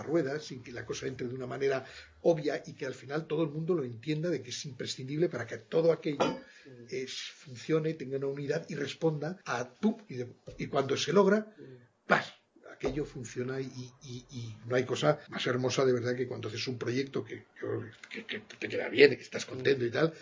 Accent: Madrid, Community of Madrid, Spain; born there; por mi vinculación al norte de España, del cual pues toda mi familia viene de ahí, aunque yo nací aquí en Madrid, pero bueno, enseguida hemos estado, tengo padres cántabros, madres santanderina

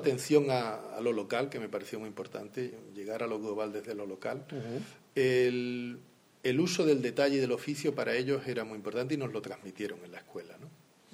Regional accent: Córdoba, Andalusia, Spain; also born or lived in Granada / Sevilla; Nací en Granada, por casualidad, porque mis padres estaban allí de vacaciones en casa de los abuelos. Uh-huh. Me crié en Córdoba y con 18 años me voy a hacer la carrera a Sevilla y me quedo allí a vivir.

